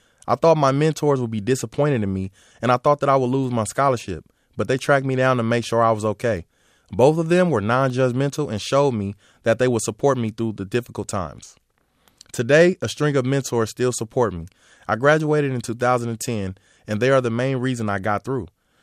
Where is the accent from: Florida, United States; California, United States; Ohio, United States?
California, United States; Oakland; I grew up in Oakland in a community plagued by violence and crime.